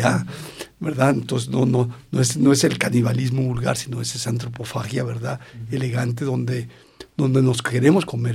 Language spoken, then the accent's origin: Spanish; Mexico; Por lo menos en el contexto en que yo crecí, yo crecí en México.